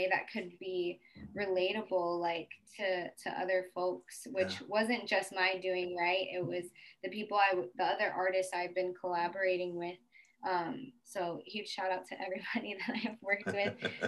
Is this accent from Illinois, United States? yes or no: no; Denver, Colorado, United States; moved away; And I am originally from Ute, Cheyenne, Arapaho, Sioux territories, which is so-called Denver, Colorado. Grew up there, born and raised